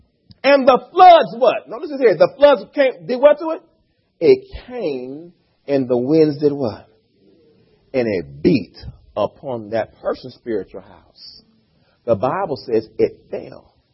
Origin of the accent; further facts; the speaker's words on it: East Coast, United States; Now, I've been to the West Coast now. I'm from the East Coast, okay?